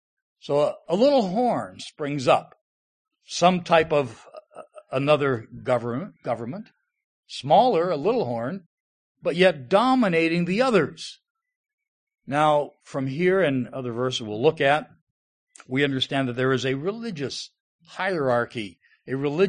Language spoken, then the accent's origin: English; Ohio, United States; I look back at my life growing up in Ohio and the things our family did around various holidays